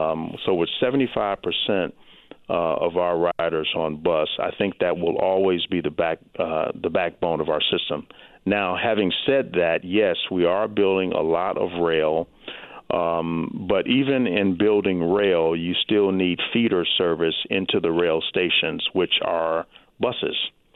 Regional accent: Chicago, Illinois, United States; The closest one, I think, is Chicago, actually my hometown.

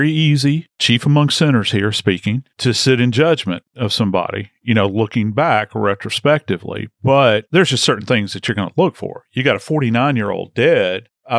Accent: New Orleans, Louisiana, United States; Many people know I'm from New Orleans. And so I've written out multiple hurricanes.

